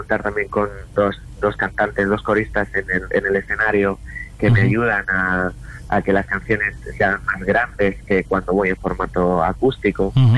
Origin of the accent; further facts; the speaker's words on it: Region of Murcia, Spain; now in Madrid, Spain; Pues no tengo tanto la oportunidad de ir a mi tierra natal porque estoy como a 4 horas de Madrid, y uh-huh, la verdad que es en Murcia